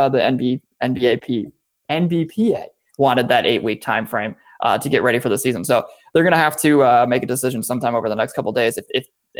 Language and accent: English; Chicago, Illinois, United States; I grew up in the Chicagoland area. You know, Chicago sports team were always my thing.